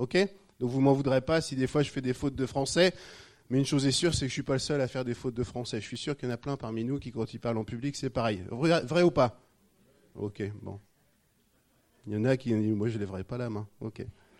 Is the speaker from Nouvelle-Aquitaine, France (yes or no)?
no; Rouen, Normandy, France; vous avez remarqué que je n'ai pas l'accent, le petit accent chantant de Limoges. Moi, j'ai grandi à Rouen. Je suis du pays des armorqueurs, comme on dit, donc au bord de la Seine.